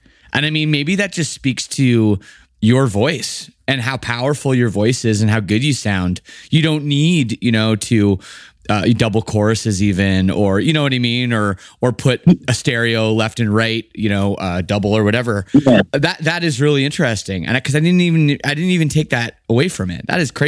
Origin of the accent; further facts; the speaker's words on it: Canada; And also I'm also Canadian.